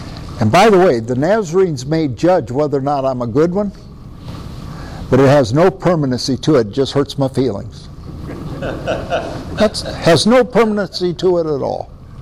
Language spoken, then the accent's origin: English; United States; I am American, all right? Temporarily. It's not permanent.